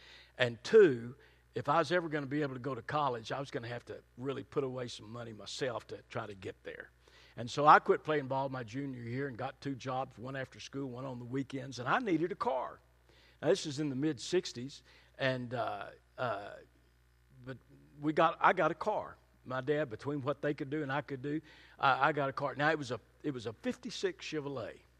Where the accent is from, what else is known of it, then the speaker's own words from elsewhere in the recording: Fort Worth, Texas, United States; I mentioned I grew up in Fort Worth.